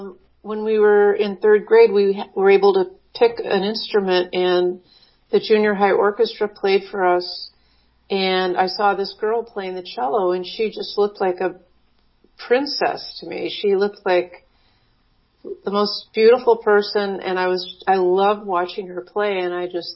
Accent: Van Nuys, California, United States; I grew up in Van Nuys in the San Fernando Valley.

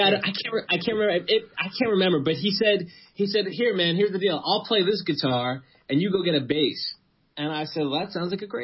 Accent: Queens, New York, United States; I grew up in Queens in New York, and my dad was a musician.

